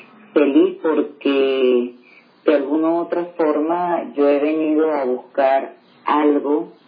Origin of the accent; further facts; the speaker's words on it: Venezuela; now in Peru; Soy venezolana, ya casi con 4 años aquí en Perú.